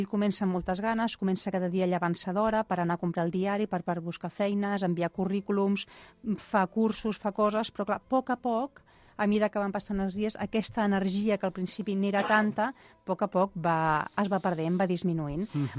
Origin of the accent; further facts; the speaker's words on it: Catalonia, Spain; Jo li he dit efecte cava perquè, mira, sóc molt catalana i li poso l'efecte cava.